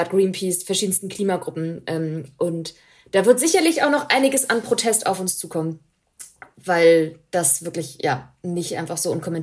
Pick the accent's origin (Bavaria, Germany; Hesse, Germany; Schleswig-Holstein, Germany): Bavaria, Germany; ich komme eben aus Bayern